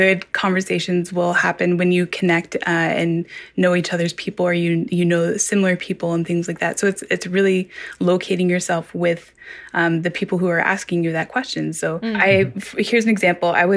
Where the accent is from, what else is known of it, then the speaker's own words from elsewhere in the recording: Ontario, Canada; I am Anishinaabe Kwe from Deshkanzi Bing.